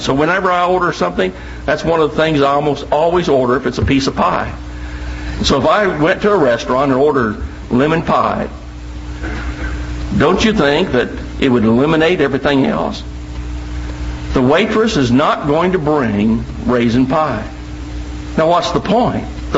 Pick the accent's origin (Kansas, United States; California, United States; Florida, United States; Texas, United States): Kansas, United States; the little town that I grew up in over in Kansas.